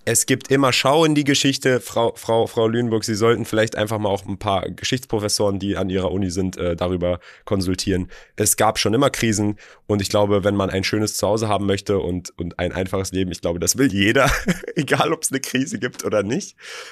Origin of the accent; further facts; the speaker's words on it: Berlin, Germany; Okay, ich bin auch in Berlin geboren, aufgewachsen, alles gut.